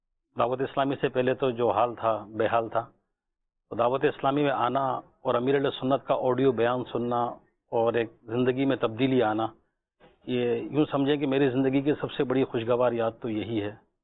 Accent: Karachi, Sindh, Pakistan; also born or lived in Hyderabad; بہت زیادہ بچپن میں حیدرآباد سے کراچی کے والد صاحب کے ساتھ آنا ہوا.

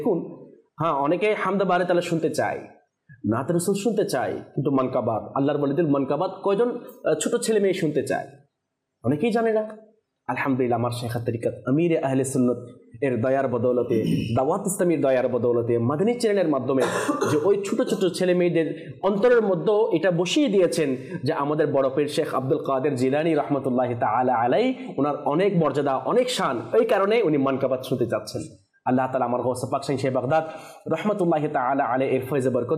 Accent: Chittagong, Chittagong Division, Bangladesh; আমার বাড়ি যেহেতু চট্টগ্রামে

